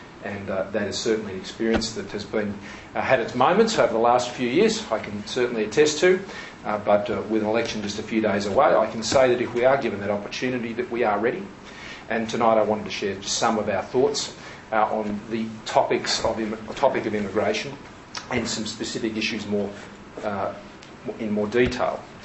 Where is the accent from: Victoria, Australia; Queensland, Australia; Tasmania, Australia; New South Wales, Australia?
New South Wales, Australia; Sydney; in my hometown. I've been in many towns over the last 30 days or so, and it's great to be here back in Sydney.